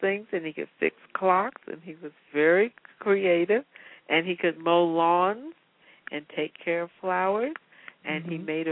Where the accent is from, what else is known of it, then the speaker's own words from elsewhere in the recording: Newark, New Jersey, United States; born there; And so I was born in Newark.